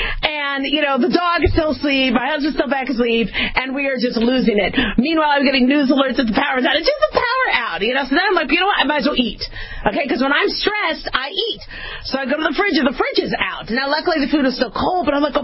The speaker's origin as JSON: {"language": "English", "town": "Phoenix", "region": "Arizona", "country": "United States", "tie": "born or raised there", "said": "I grew up in Phoenix, Arizona. We'd have monsoons."}